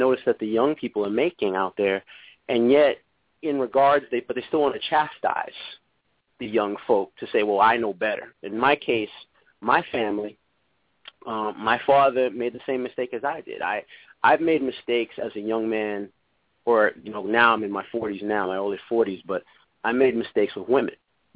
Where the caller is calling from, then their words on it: Connecticut, United States; from Connecticut, sir.